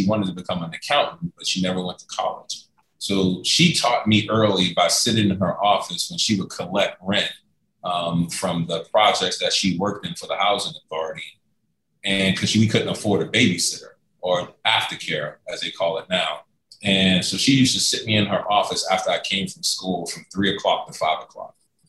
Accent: New York City, New York, United States; And then growing up in New York City, growing up in Harlem, I always made it a mission.

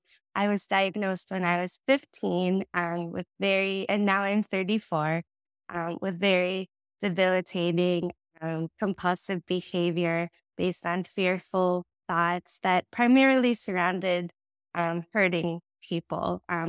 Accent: Toronto, Ontario, Canada; now in Ventura, United States; I am originally from Toronto, Canada, and now find myself in Ventura, California, which is in Southern California.

